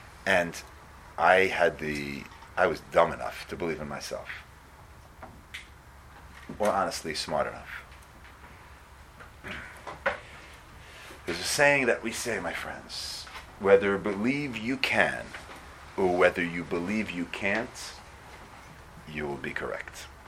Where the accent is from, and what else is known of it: Teaneck, New Jersey, United States